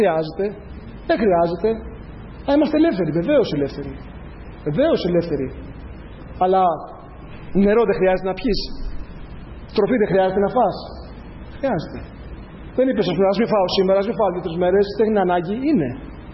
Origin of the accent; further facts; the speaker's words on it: Athens, Attica, Greece; επισκέπτομαι καμιά φορά την Αθήνα, κάποιες εκκλησίες εκεί που μεγάλωσα